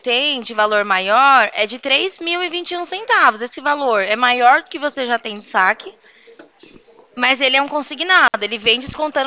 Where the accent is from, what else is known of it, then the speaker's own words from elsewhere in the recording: São Paulo, Brazil; Olha, eu sou de São Paulo, sou da central aqui de São Paulo